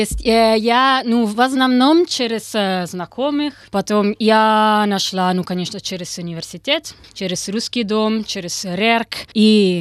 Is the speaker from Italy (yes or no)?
yes; Italy; Russian is a second language; Я родилась в Италии, выросла в Италии.